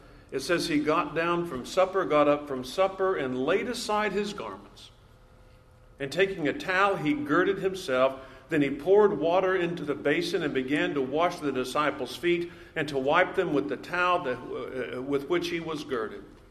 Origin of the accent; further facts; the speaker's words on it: Long Beach, California, United States; It seems like just yesterday I was growing up in Long Beach, California.